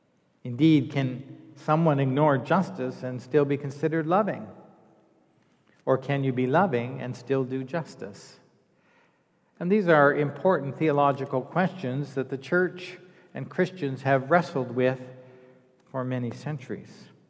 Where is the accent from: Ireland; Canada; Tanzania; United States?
Canada; I was horrified as a Canadian at how little grace or mercy they spoke with.